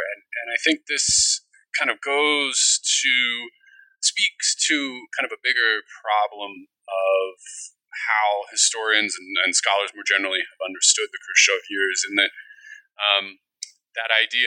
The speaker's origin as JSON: {"language": "English", "region": "Midwest", "country": "United States", "tie": "born or raised there", "said": "On some basic personal level, it comes from growing up in the Midwest. I lived, quote unquote, in town, but I was, probably 300 yards from the nearest cornfield."}